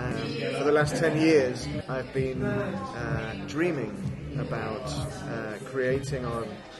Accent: Peru; now in London, United Kingdom; I'm Peruvian but I'm also a Londoner

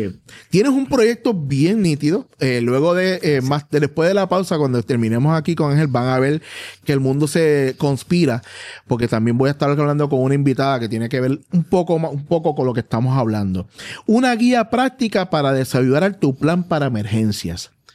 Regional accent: Puerto Rico; situaciones que hemos vivido como puertorriqueños

